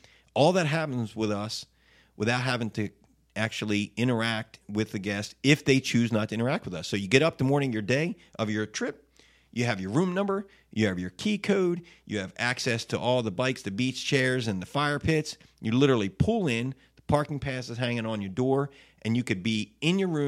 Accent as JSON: {"language": "English", "region": "Delaware", "country": "United States", "said": "Plus, look, when we moved, I'm from Delaware, and when we moved back a few years ago"}